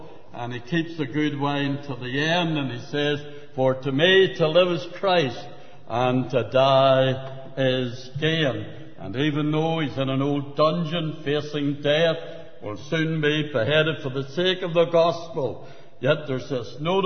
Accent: Belfast, Northern Ireland, United Kingdom; I was born and bred in the city of Belfast. You would know that from my very polished accent. And East Belfast, where the shipyard is, and a wee street called Rosalind Street. And it was there that I was born and bred and brought up.

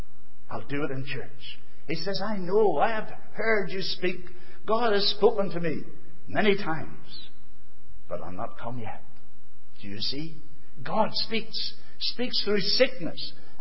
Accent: Dromara, Northern Ireland, United Kingdom; I grew up in Drumara, just a little out the way there

